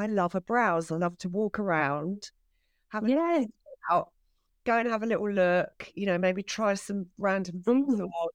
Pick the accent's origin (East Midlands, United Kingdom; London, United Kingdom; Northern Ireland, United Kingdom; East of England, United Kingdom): East of England, United Kingdom; I grew up in Essex.